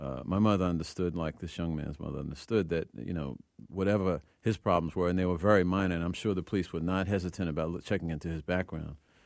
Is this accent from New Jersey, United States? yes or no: no; Brooklyn, New York, United States; I come from Red Hook, Brooklyn, which is a place where the New York City stop and frisk policy is in effect